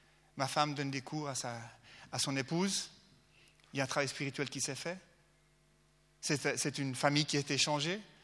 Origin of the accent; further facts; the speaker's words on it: Hermance, Geneva, Switzerland; Je viens d'Hermance, au bord du lac.